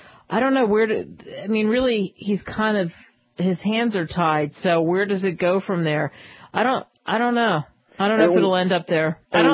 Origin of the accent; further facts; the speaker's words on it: New York, United States; That's right. I'm a New Yorker. What are you talking about? I live over the bridge.